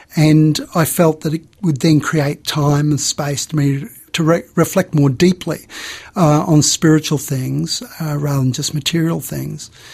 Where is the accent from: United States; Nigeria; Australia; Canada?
Australia; I felt it was good as an Australian citizen who has great reservations about the capitalist political economy